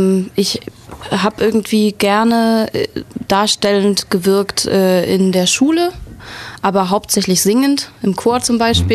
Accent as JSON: {"language": "German", "region": "Thuringia", "country": "Germany", "tie": "born or raised there", "also_born_or_lived": "Weimar", "said": "In Thüringen. Also wir sind dann innerhalb von Thüringen umgezogen. Ich bin da schon groß geworden."}